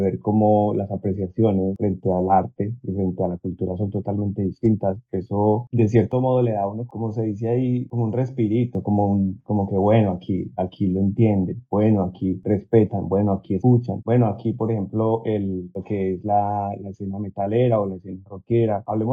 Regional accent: La Estrella, Antioquia, Colombia; now in Australia; Soy de Medellín, soy de un municipio que se llama La Estrella, en el sur de Medellín.

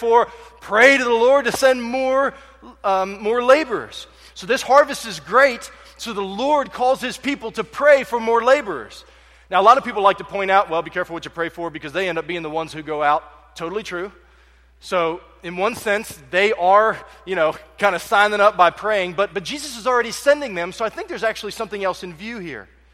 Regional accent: Berkeley Springs, West Virginia, United States; And about that same time, God began a work in my hometown of Berkeley Springs, West Virginia.

